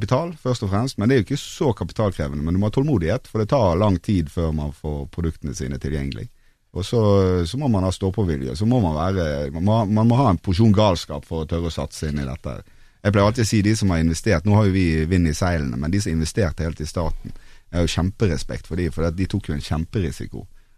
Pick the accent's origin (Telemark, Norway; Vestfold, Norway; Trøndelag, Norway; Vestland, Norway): Vestland, Norway; Bergen; now in Oslo, Norway; jeg er jo fra Bergen som det er, men jeg bor jo faktisk her i Oslo, pendler Bergen for å lage sprit.